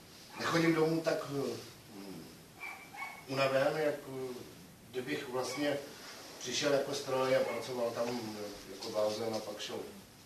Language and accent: Czech; Pardubice, Pardubice Region, Czechia; now in Prague, Czechia; pocházím z Pardubic, ale bydlím v Praze.